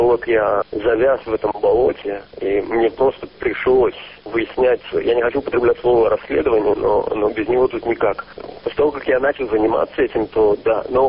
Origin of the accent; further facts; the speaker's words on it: Israel; я не оговаривал о том, что я из Израиля, я представлялся американцем